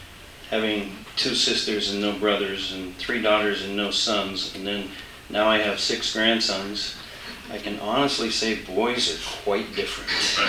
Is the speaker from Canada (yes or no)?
yes; Canada; When I was growing up in Canada, at the age of eight years old